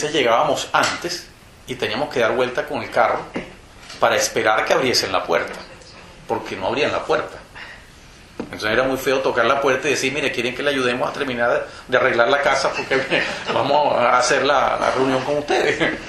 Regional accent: Venezuela; de niño, yo no lograba entender cómo la familia de mis amigos en Venezuela, mi tierra natal

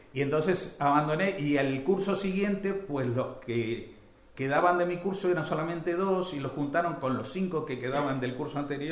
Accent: Devoto, Buenos Aires, Argentina; Yo cuando era chico vivía en Devoto y mi familia empeoró el nivel económico, pero en vez de irnos a Villa Lynch, nos fuimos al barrio de Florida, ¿no?

